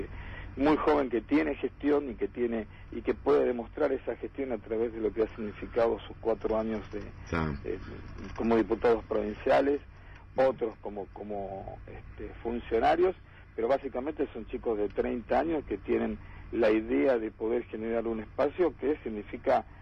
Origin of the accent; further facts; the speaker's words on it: Santa Fe, Argentina; Y el otro gran tema que tiene Santa Fe es, como santafesino y recorriendo todo el país